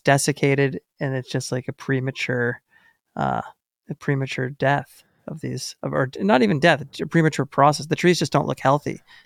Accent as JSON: {"language": "English", "region": "Northeast", "country": "United States", "tie": "born or raised there", "said": "We grew up in the Northeast."}